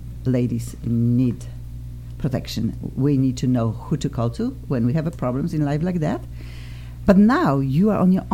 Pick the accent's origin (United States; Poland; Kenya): Poland; English is a second language; I'm also from Poland.